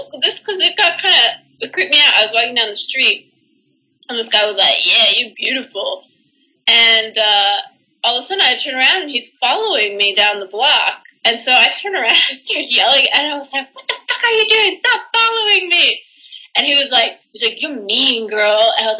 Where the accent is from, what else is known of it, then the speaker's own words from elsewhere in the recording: Miami, Florida, United States; because growing up in Miami, I got hit on more when I was 15 than at any other point I lived there.